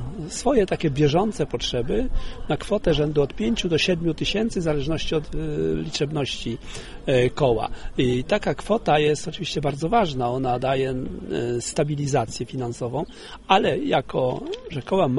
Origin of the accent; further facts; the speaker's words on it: Masovian Voivodeship, Poland; ja pochodzę z powiatu garwolińskiego i widzę, że ta idea tutaj szczególnie rozkwita.